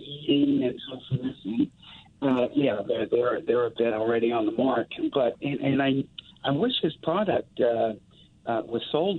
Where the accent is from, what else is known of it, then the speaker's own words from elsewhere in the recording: New Orleans, Louisiana, United States; now in Seattle, United States; I'm from New Orleans, but living in Seattle